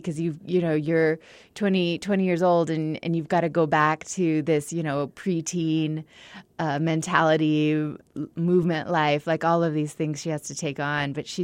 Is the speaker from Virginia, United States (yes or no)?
no; El Paso, Texas, United States; I mean, I grew up in El Paso, so, and I was, you know, raised to love our city and be really proud.